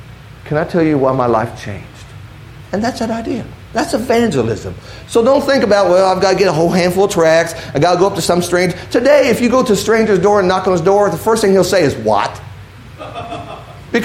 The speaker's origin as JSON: {"language": "English", "town": "Indianapolis", "region": "Indiana", "country": "United States", "tie": "born or raised there", "said": "Now, growing up in Indianapolis, you know, I'm a fan of Peyton Manning."}